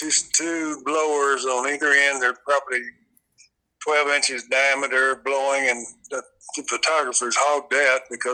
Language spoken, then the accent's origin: English; Texas, United States; I grew up in Texas.